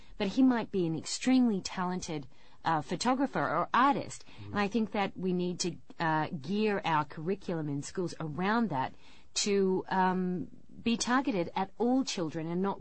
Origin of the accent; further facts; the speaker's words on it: Australia; I grew up in Australia.